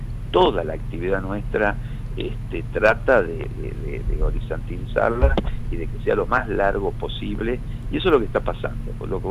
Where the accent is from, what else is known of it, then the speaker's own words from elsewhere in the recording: Tucumán, Argentina; nosotros como tucumanos tenemos que trabajar para generar más obras de infraestructura